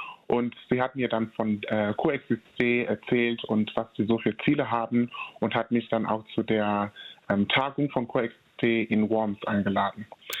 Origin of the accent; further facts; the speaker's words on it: Cameroon; einen Schüler in Kamerun, also in mein Heimatland, zu unterstützen